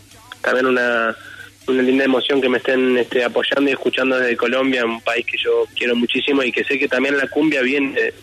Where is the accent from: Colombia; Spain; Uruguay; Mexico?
Uruguay; Yo soy uruguayo y allá en el sur escuchamos como un estilo, o hacemos un estilo de cumbia diferente.